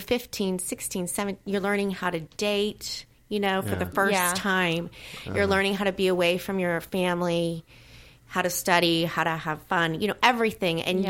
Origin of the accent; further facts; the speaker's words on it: Tulsa, Oklahoma, United States; But Tulsa's a great place. It's a small tow